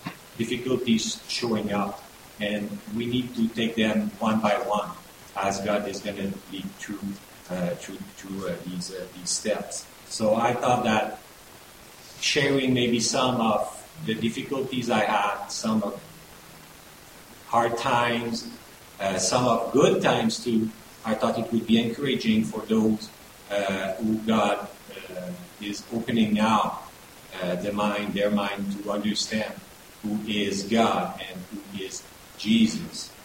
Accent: Montreal, Quebec, Canada; I'm from Montreal, Canada. I'm married now for 17 years

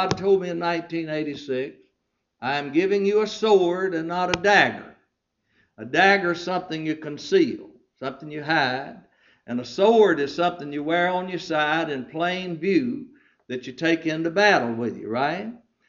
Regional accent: Balcomville, Louisiana, United States; I'm from Balcomville, Louisiana. That's 3 miles out past the paper mill. It used to flood all the time. Our house flooded. Our church flooded.

